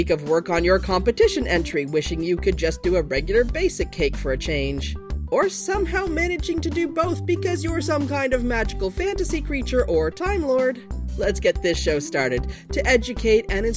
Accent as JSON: {"language": "English", "country": "Canada", "also_born_or_lived": "Austin", "said": "Well, I'm Canadian and we used to say Merci Buckets."}